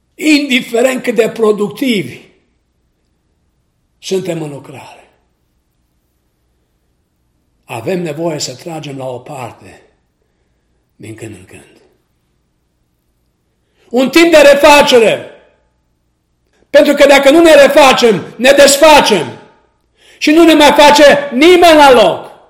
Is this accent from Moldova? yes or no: no; Romania; born there; moved away; also born or lived in United States; M-am născut în România, am trăit în Statele Unite